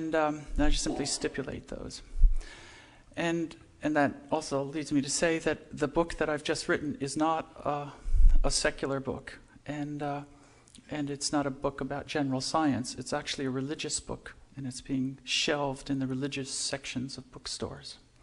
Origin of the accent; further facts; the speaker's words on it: Indonesia; also born or lived in Philippines; my parents were missionaries, and I grew up in Indonesia and the Philippines in the Episcopal Church tradition.